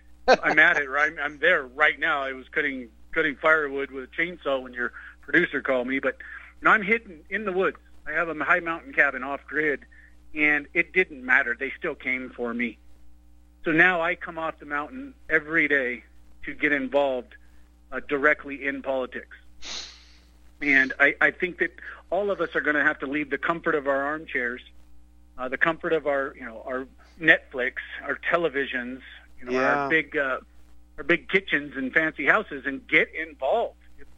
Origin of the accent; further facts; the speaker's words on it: California, United States; now in Idaho, United States; Well, you know, I grew up in California when, you know, it was still free. I've been up here about 30 years